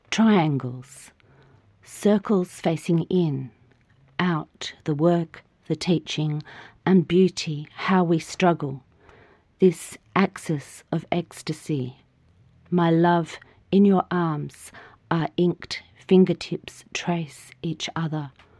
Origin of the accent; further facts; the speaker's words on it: Sydney, New South Wales, Australia; I grew up in Sydney in a suburb close to Castle Crag, which was designed by the Griffins